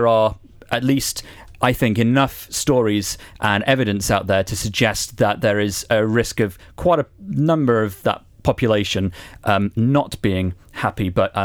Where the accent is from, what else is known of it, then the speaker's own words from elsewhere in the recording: Romania; I come from Romania, which was under communist rule for a long time. And even though I was born after the revolution, I grew up with stories of the country under the communist regime.